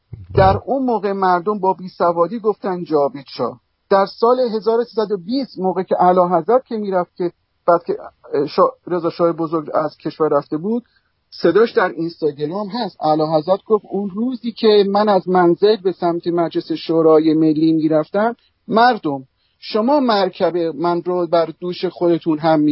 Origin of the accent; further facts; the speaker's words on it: Iran; now in United States; ما به عنوان یک ایرانی باید وضعیت خودمون رو مشخص بکنیم